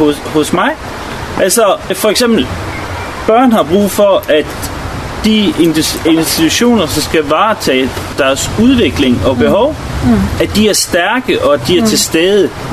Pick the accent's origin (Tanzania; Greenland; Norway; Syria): Norway; now in Denmark; Så tænker jeg, nu kommer jeg fra Norge.